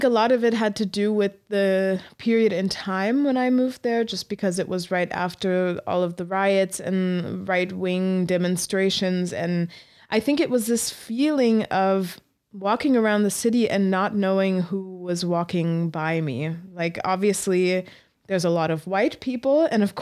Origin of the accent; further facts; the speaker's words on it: Atlanta, Georgia, United States; now in Leipzig, Germany; I'm from Atlanta. I'm from Georgia, but I'm from Atlanta. And that said so much about me as a person.